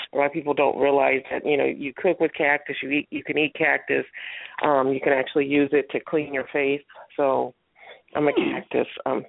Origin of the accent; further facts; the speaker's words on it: California, United States; because I'm from Cali, so when we have spring, for us, it's not really a spring.